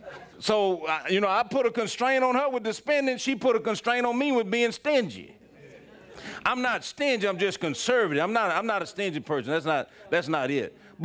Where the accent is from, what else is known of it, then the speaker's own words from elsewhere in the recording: Philadelphia, Pennsylvania, United States; I grew up in Philadelphia. I like hockey.